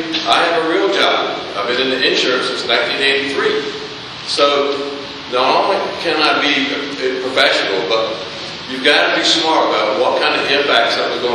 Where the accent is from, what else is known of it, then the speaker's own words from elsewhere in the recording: Hampstead, North Carolina, United States; I'm from Hampstead, Pender County.